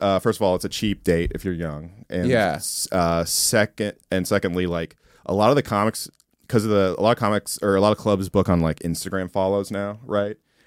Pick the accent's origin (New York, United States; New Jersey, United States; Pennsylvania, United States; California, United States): California, United States; I'm from the Bay Area.